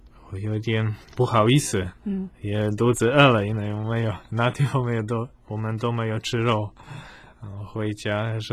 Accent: Poland; first language Polish; Chinese is a second language; 因为我们波兰话都没有声调，

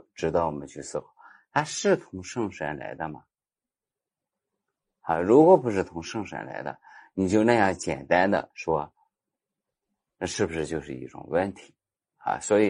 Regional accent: China; 我们中国人是比较容易算卦的

